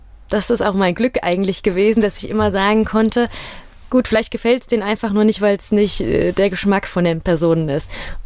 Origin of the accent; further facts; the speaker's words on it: Rüsselsheim, Hesse, Germany; Genau, ich bin in Rüsselsheim groß geworden, in Künstetten genauer gesagt. Das ist ja quasi, gehört zu Rüsselsheim und habe da gelebt, bis ich 18 war.